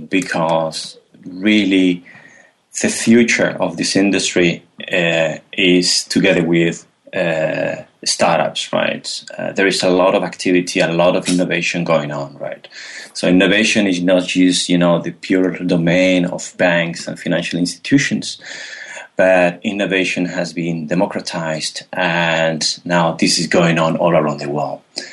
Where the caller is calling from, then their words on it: Madrid, Community of Madrid, Spain; I'm calling in from Madrid, Spain.